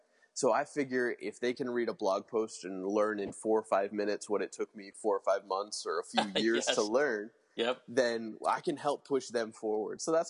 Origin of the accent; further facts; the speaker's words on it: Canada; moved away as an adult; now in United States; Well, I was born and raised in Canada, so I understand the cold, but I have no desire to be anywhere near it.